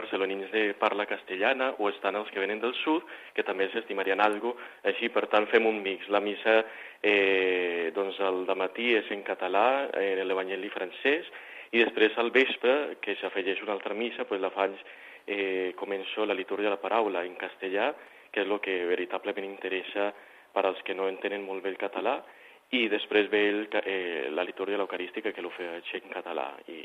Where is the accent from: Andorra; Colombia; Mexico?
Colombia; Catalan is a second language; now in Spain; Jo, Colòmbia.